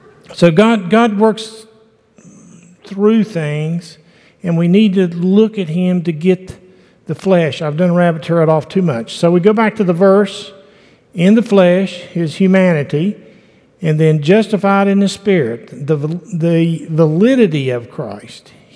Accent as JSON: {"language": "English", "region": "West Virginia", "country": "United States", "tie": "born or raised there", "moved": "as an adult", "said": "We came from West Virginia. We grew up there, saved there, raised our children there."}